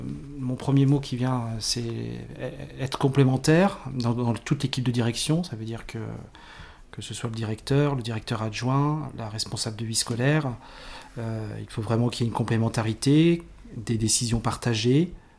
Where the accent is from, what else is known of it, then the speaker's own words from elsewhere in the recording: Nouvelle-Aquitaine, France; je ne suis pas du tout originaire de la région, ni du département. Je viens des Deux-Sèvres, où j'étais dans un petit village où mes parents étaient tous les deux enseignants.